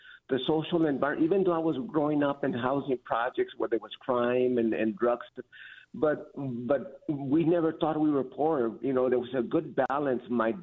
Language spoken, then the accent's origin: English; San Antonio, Texas, United States; also born or lived in Wyoming; So I don't remember living in Wyoming other than I was probably about 4 months old, but I grew up here in San Antonio.